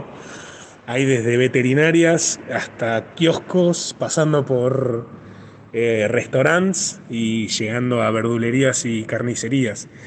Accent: Caballito, Buenos Aires, Argentina; soy de Caballito

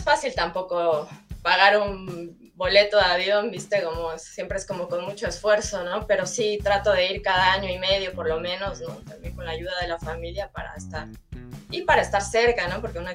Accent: Mexico City, Mexico; En Capital, en Ciudad de México.

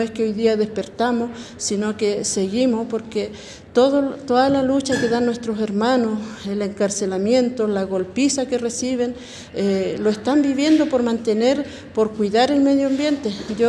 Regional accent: Araucanía, Chile; yo soy del territorio del Budi, soy lafkenche

